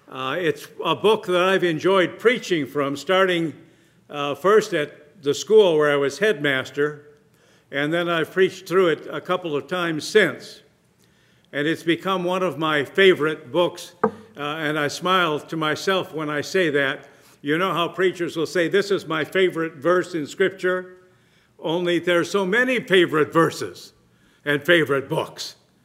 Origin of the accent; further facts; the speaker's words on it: United States; accent: Yankee; I hope that you can all understand my Yankee accent.